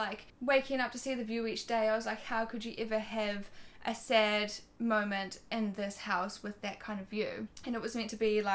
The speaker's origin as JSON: {"language": "English", "country": "New Zealand", "lives_now": "Australia", "said": "And because I'm from New Zealand, I can't get help from Australian government with any funding to pay rent or anything."}